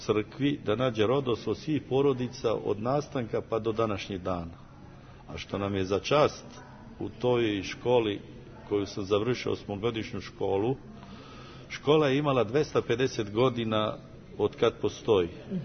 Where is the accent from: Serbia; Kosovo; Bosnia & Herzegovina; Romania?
Romania; Belobreška, Caraș-Severin County; a to je moje rodno selo Belobreška